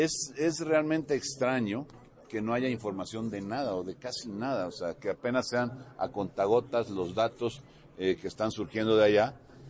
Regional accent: Veracruz, Mexico; Yo vengo de un estado de Veracruz donde es el estado con mayor número de incidencias al año, siempre, cada año, por fenómenos naturales.

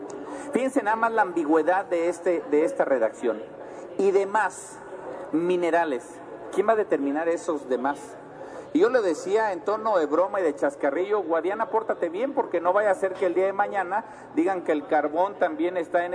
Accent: Mexico; Nosotros los invitamos a que como mexicanos seamos responsables

